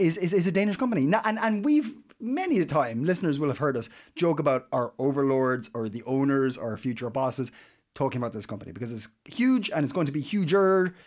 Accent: Ireland; now in Copenhagen, Denmark; I'm Irish

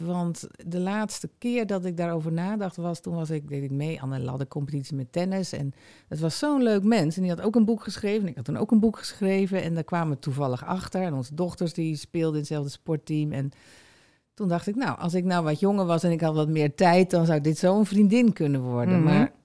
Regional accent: Urk, Flevoland, Netherlands; born there; also born or lived in United States / Groningen / Amsterdam / Haarlem; now in Bloemendaal, Netherlands; ik ben geboren op Urk, dus daar heb ik vriendschappen.

